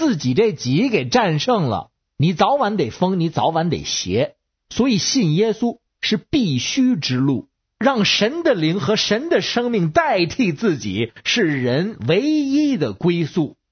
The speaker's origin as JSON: {"language": "Chinese", "region": "Beijing", "country": "China"}